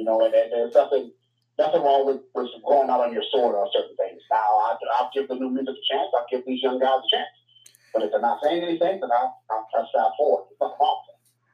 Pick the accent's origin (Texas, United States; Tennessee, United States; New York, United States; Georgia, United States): New York, United States; Queens; Man, I'm from Queens, man. So, shout out to New York.